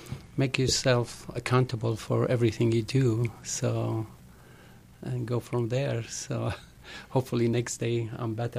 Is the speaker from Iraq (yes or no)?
yes; Iraq; English is a second language; moved away; So, but happened that I born and raised in Iraq, and it was some persecution, not just on the Baha'is, other minorities too.